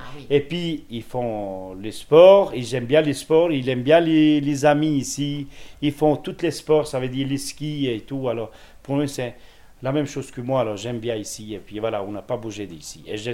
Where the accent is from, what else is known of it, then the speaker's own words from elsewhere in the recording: Kosovo; French is a second language; now in Switzerland; Je suis albanais de Kosovo, j'arrivais ici en Suisse à 88-89, la saison de l'hiver, jusqu'à maintenant, ça veut dire 28 ans.